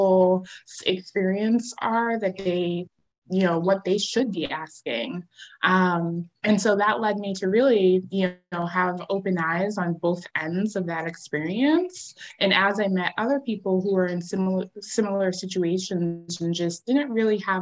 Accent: United States; my parents moved here from Haiti, and I grew up in the States

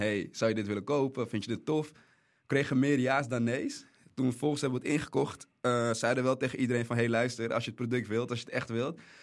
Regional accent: Amsterdam, North Holland, Netherlands; waar in de buurt waar ik ben opgegroeid, in Amsterdam.

